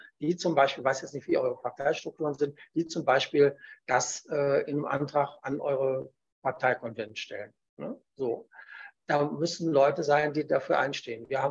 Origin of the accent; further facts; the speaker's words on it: North Rhine-Westphalia, Germany; Ich komme ja aus Nordrhein-Westfalen